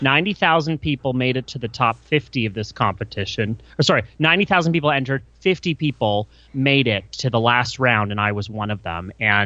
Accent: Canada; now in United States; I was raised in Canada. So I moved to the US

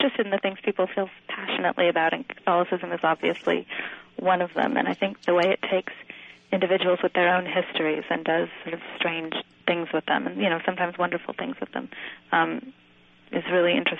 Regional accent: Montana, United States; I wasn't. I was raised in Montana in the 70s, and I wasn't really raised anything.

